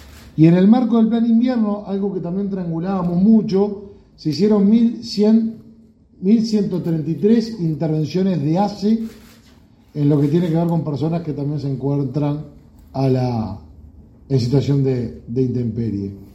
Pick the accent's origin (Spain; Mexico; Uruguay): Uruguay; el orgullo que tenemos como uruguayos por tener esos servidores públicos que hacen la diferencia.